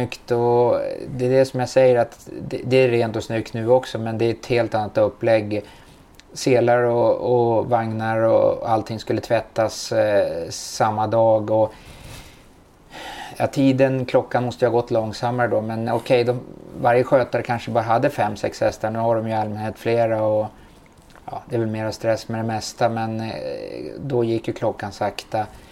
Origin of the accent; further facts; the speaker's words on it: Stockholm, Stockholm County, Sweden; Jag kommer ifrån Bromsten, och det ligger ju bara, jag är uppfödd i Bromsten kan man säga.